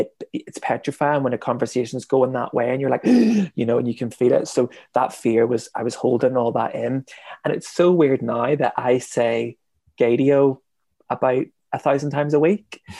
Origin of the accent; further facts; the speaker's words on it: Belfast, Northern Ireland, United Kingdom; growing up in Belfast